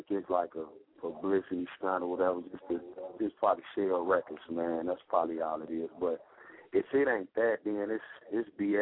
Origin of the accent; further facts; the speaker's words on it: Gary, Indiana, United States; And I'm from Gary, Indiana. You know what I'm saying. From where one of the most greatest entertainers come from.